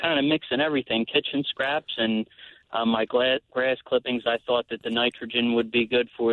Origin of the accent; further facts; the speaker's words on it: Lacey Township, New Jersey, United States; I'm from Lacey Township. That's in New Jersey.